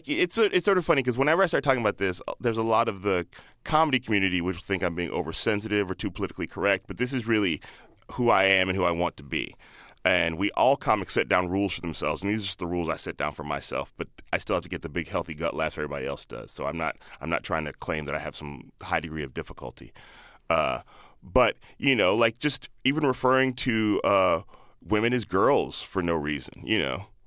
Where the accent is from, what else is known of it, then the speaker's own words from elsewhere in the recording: Chicago, Illinois, United States; also born or lived in Palo Alto / Indianapolis / Boston / Alabama; now in San Francisco, United States; I grew up all over, but I went to high school in Chicago, mm-hmm. and then I moved from Chicago to San Francisco 15 years ago, but I was born in Palo Alto, lived in Indianapolis, lived in Boston.